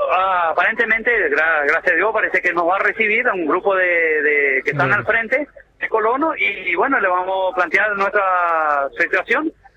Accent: San Pedro, Misiones, Argentina; also born or lived in Oberá; Yo nací en Oberá, Misiones, en el año 90 nos fuimos a San Pedro con mi papá. Mis abuelos eran, sería apellido polaco, pero mis abuelos eran todos ucranianos.

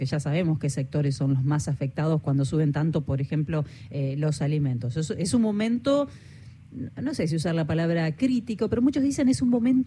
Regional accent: Argentina; cuánto sabemos como argentinos y como argentinas

